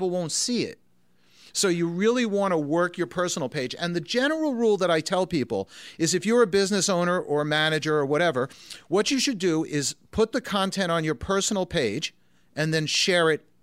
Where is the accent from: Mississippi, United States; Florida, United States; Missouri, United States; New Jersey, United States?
New Jersey, United States; No, I'm from New Jersey. I never get put on the spot.